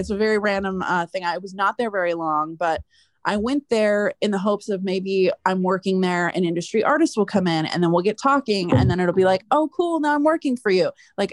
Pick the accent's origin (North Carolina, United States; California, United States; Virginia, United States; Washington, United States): California, United States; And I'm from the Bay, so it wasn't too far away.